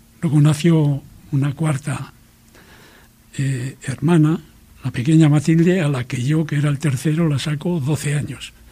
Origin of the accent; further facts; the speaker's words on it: Laredo, Cantabria, Spain; born there; Nací en Laredo en el año 36.